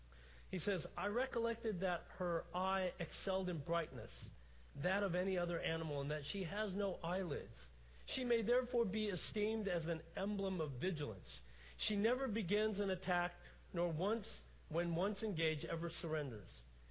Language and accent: English; United States; As an American, I'm always finding new details about the circumstances surrounding the founding of this country